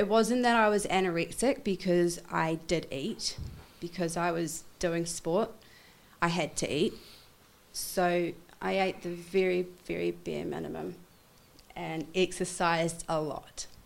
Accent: Christchurch, Canterbury, New Zealand; Well, I'm from Christchurch, and I had a pretty cool upbringing.

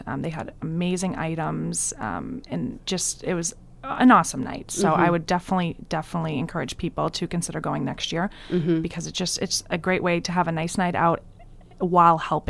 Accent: Scituate, Massachusetts, United States; I'm from Scituate. I was born and raised in Scituate. I still live in Scituate today.

